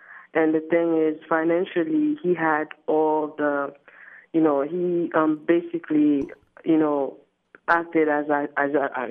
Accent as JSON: {"language": "English", "country": "Haiti", "said": "No, I'm not from Upper Darby. I'm from Haiti."}